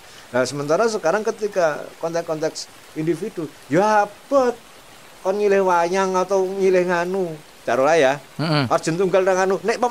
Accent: Java, Indonesia; sebagai orang Jawa

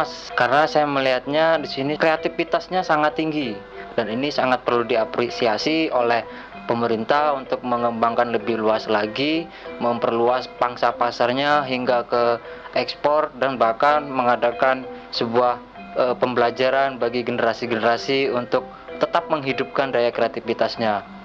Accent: Lampung, Indonesia; Saya dari Lampung, Pak.

